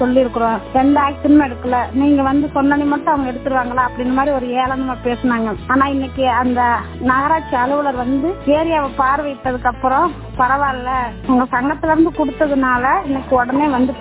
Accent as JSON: {"language": "Tamil", "town": "Vandiyur", "region": "Tamil Nadu", "country": "India", "tie": "born there", "said": "வண்டியூர் வந்து என்னுடைய பிறந்த ஊரு."}